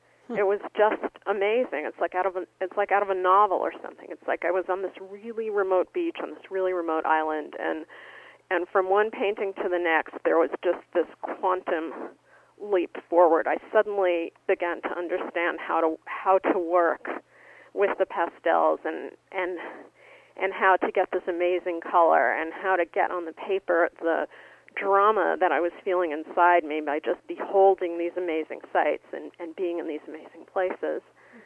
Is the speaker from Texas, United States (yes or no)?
no; New York City, New York, United States; I'm from New York City originally, and for me, the attack on the Trade Center was an attack on all of New York City and my hometown